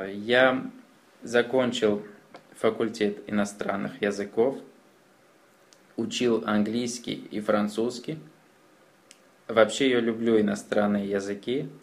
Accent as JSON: {"language": "Russian", "town": "Makhachkala", "region": "Dagestan", "country": "Russia", "lives_now": "Paris, France", "said": "Я из Махачкалы. Это город на юге России, в республике Дагестан. Махачкала – большой город. Население почти 1 000 000 человек."}